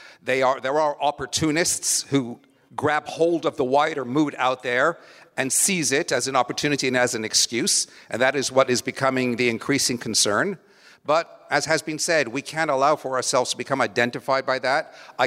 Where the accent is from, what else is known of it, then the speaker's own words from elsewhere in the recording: Toronto, Ontario, Canada; now in United States; things are as they are going on currently in my hometown of Toronto, Canada, or wherever else besides.